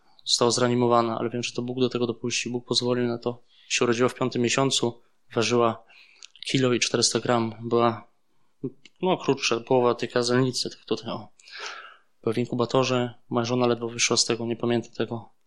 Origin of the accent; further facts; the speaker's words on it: Hamburg, Germany; now in Poland; Wychowałem się w Hamburgu